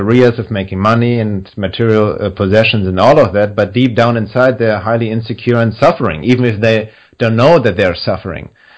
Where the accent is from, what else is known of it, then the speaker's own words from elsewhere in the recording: Germany; English is a second language; now in Los Angeles, United States; I came from Germany to the U.S. And I remember in the first few months I was in Los Angeles